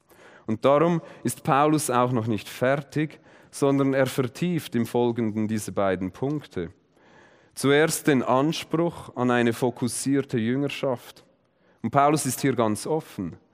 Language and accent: German; Effretikon, Zurich, Switzerland; das war noch in Ephretikon, in meiner Heimatgemeinde